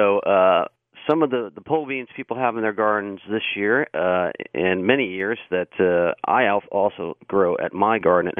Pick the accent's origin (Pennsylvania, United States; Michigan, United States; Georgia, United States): Georgia, United States; Atlanta; And as well as a little Southern cuisine from growing up in Atlanta.